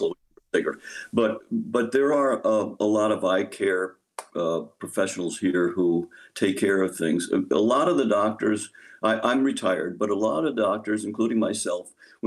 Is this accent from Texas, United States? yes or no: no; Bronx, New York, United States; I grew up in the Bronx and ended up living in Nirvana, which is Wisconsin.